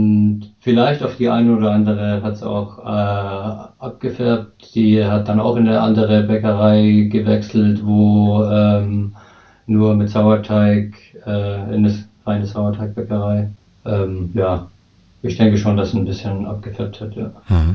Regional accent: Ingolstadt, Bavaria, Germany; Ich bin aus Ingolstadt und war 10 Jahre lang Koch

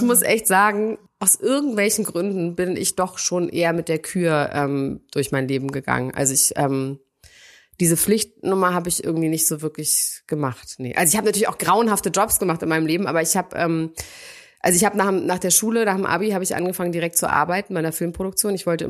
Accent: Berlin, Germany; In Berlin bin ich aufgewachsen.

